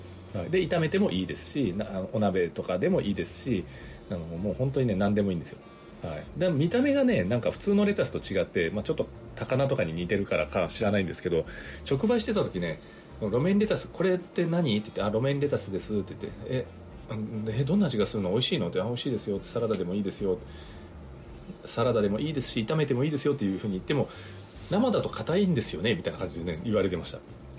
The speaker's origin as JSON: {"language": "Japanese", "region": "Tokyo", "country": "Japan", "said": "まあ、私東京の人間なので"}